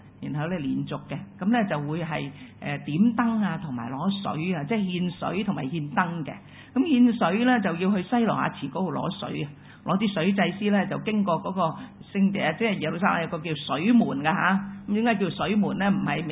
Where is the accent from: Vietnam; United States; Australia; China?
China; 咁今日我中國人都有時有嘅喎